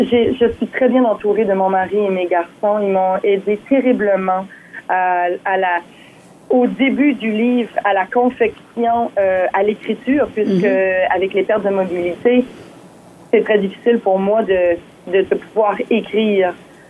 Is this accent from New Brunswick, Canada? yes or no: yes; Paquetville, New Brunswick, Canada; Je suis native de Paquetteville.